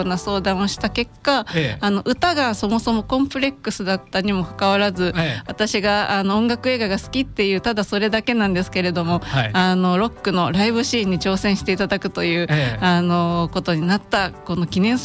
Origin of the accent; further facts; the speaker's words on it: Hiroshima, Japan; 地元広島の動員を、日割りの動員を上回っちゃうんじゃないかって